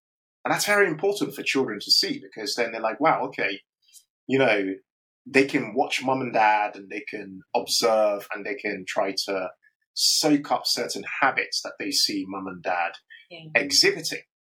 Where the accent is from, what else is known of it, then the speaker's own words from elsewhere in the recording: Nigeria; first of all, I'm African. I'm Nigerian. There aren't any Nigerians doing this stuff.